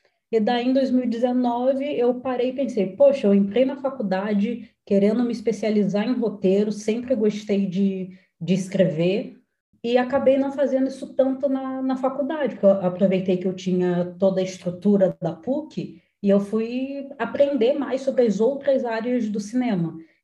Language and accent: Portuguese; Angra dos Reis, Rio de Janeiro, Brazil; moved away as an adult; Eu me mudei de Angra dos Reis, que é a minha cidade natal, para Porto Alegre em 2014.